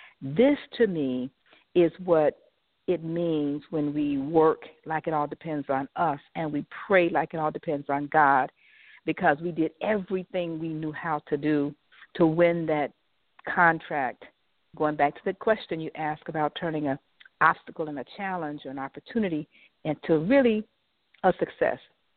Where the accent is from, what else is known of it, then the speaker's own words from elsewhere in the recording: West Palm Beach, Florida, United States; when I decided to bid a project in my hometown of West Palm Beach, Florida